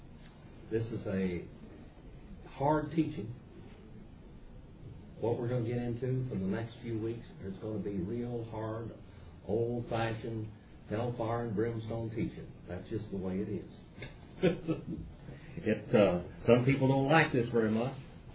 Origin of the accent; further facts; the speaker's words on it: United States; American Indians, you know, I'm an Indian, and they're not the super race, by the way.